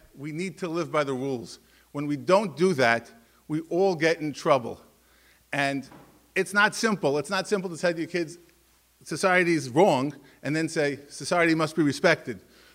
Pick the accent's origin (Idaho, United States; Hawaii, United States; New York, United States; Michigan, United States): New York, United States; Borough Park; I grew up in Borough Park on 56th Street, around the corner from Rav Big Space Medrash.